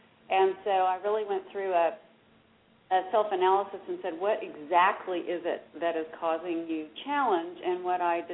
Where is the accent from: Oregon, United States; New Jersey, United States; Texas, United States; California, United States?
Texas, United States; Dallas; But my background is I am from Dallas. I'm a Dallas native